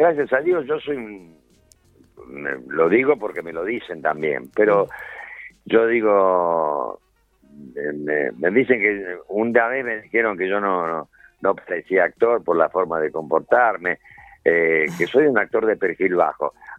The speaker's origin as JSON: {"language": "Spanish", "town": "Rosario", "region": "Santa Fe", "country": "Argentina", "tie": "born or raised there", "said": "mi ciudad natal, en Rosario."}